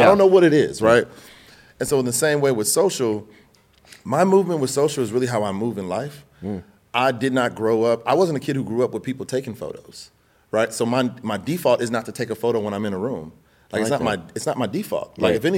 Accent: Los Angeles, California, United States; I grew up in Crenshaw. I went to Beverly Hills.

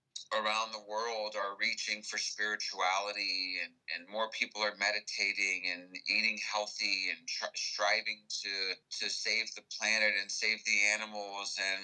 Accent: United States; one of the biggest things I learned about Americanism and being an American is I was raised with so much of this unspoken, you can't just go somewhere

